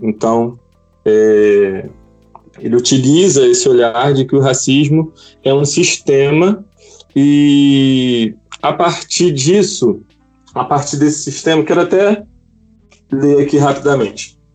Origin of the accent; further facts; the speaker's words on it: Nilópolis, Rio de Janeiro, Brazil; tenho 31 anos, sou daqui de Nilópolis, Rio de Janeiro. Minha igreja é a Igreja Batista em Parque Elian, em São João de Meriti, tudo na Baixada Fluminense. Sou da Igreja Batista também desde criança, desde 4 anos de idade.